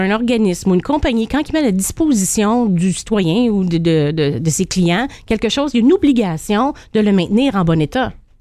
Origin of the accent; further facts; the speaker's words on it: Buckingham, Quebec, Canada; Ah, mais je suis à Buckingham, moi. Je suis de ce coin-là.